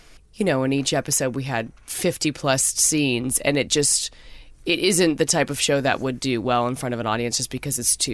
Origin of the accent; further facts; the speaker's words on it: Canada; you know, I'm Canadian and I'm also a pacifist, so I didn't know much about the military.